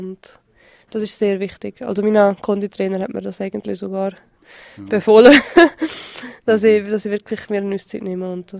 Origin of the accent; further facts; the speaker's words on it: Valais, Switzerland; das Oberwallis ist meine Heimat